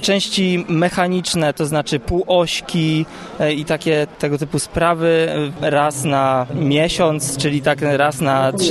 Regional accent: Bolesławiec, Lower Silesian Voivodeship, Poland; niedaleko Bolesławca, skąd pochodzę

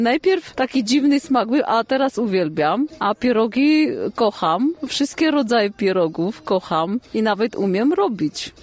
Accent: Armenia; moved away as an adult; now in Poland; Przyjechałam z Armenii 25 lat temu. Na wycieczkę przyjechałam i poznałam męża przez 3 dni.

